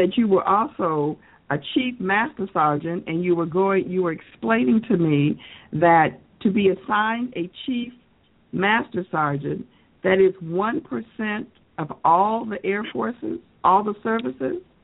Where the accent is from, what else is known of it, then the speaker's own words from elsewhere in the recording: Rantoul, Illinois, United States; Okay, you were at Chinook in Rantoul, which is my hometown, which is where I was, and you knew me as a little girl.